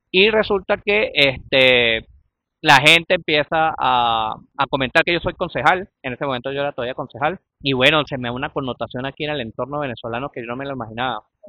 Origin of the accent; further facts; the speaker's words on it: Cúcuta, Norte de Santander, Colombia; mi acento, mis costumbres son muy cercanas a la región de la frontera. Entonces la gente me identifica que yo soy de Cúcuta, soy de Santander.